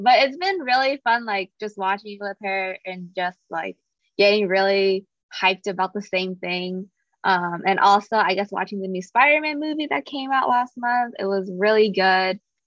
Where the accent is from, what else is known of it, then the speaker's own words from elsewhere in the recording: Garden Grove, California, United States; I'm from Warren College and my hometown is Garden Grove in Orange County.